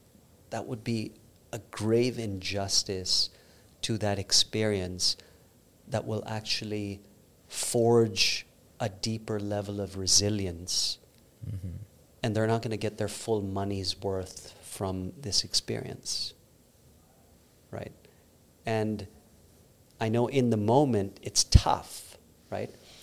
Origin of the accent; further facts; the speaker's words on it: Philippines; also born or lived in India; So I grew up in Southeast Asia, and I was born in India, but I grew up in the Philippines.